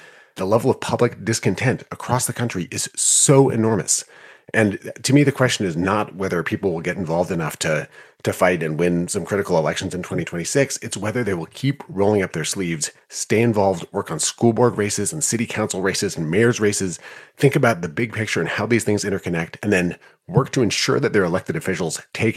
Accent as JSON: {"language": "English", "region": "Wisconsin", "country": "United States", "tie": "born or raised there", "said": "And movements rose up, including the progressive movement in my home state of Wisconsin, the capital P progressive movement."}